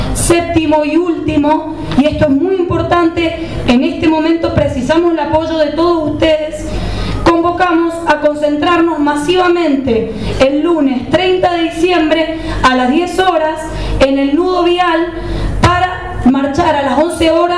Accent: Luján, Argentina; also born or lived in Córdoba; Vengo de Luján, he vivido en Córdoba y he visto estas movidas.

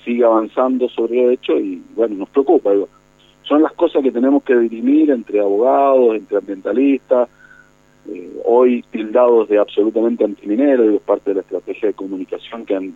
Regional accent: San Carlos, Mendoza, Argentina; salimos los mendocinos acá en San Carlos a oponernos porque estaba cerquita de la Laguna del Diamante

